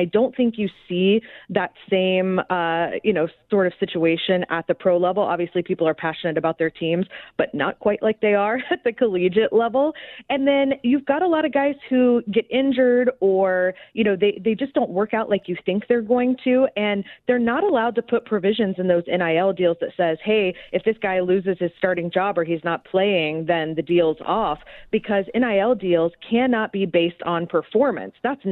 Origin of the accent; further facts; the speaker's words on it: Atlanta, Georgia, United States; You know, I'm from Atlanta originally. My husband's from Atlanta and used to work at one of the radio stations there.